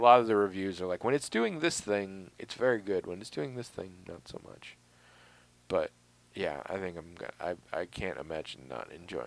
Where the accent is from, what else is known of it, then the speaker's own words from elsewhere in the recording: United States; However, I'm American, so I don't notice.